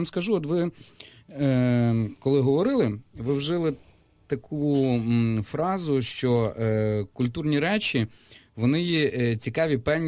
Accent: Drohobych, Lviv Oblast, Ukraine; я сам з Дрогобича, Західної України, є таке місто

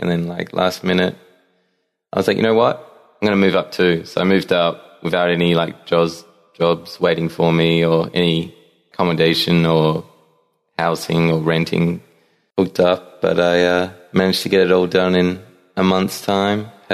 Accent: Tasmania, Australia; now in Melbourne, Australia; I'm actually originally from Tasmania. One of the island off the bottom of Australia, and I only moved to Melbourne about 5.5 years ago.

